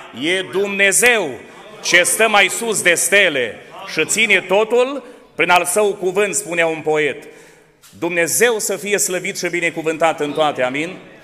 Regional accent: Suceava, Suceava County, Romania; venim din Suceava și de acolo vă aducem salutări sfinte

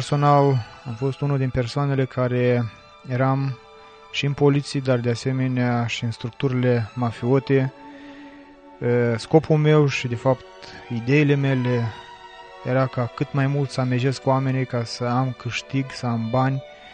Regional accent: Moldova; sunt din Republica Moldova

